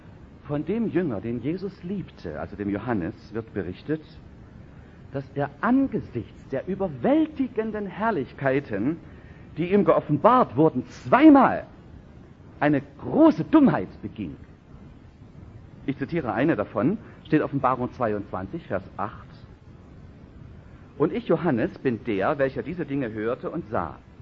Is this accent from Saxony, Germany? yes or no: yes; Saxony, Germany; So wie im Vogtland zum Beispiel, wo ich herkomme.